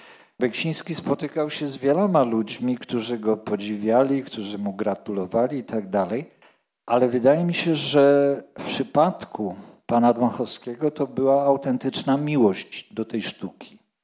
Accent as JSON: {"language": "Polish", "town": "Kościan", "region": "Greater Poland Voivodeship", "country": "Poland", "said": "bo ja z Wielkopolski, z Kościana"}